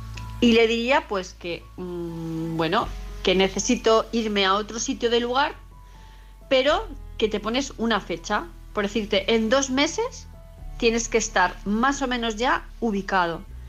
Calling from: Palma de Mallorca, Balearic Islands, Spain; de Palma de Mallorca

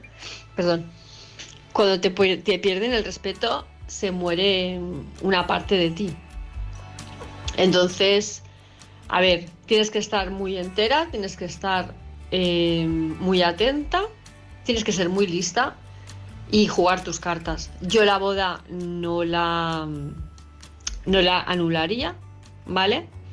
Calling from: Palma de Mallorca, Balearic Islands, Spain; de Palma de Mallorca

